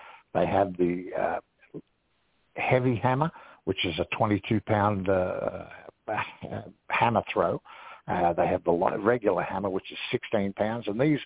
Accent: Australia; I'm Australian and they were English.

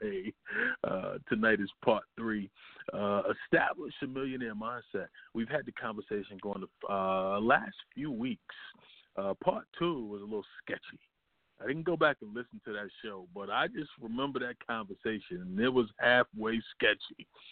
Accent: the South, United States; so I'm from the South, and that was big in the South.

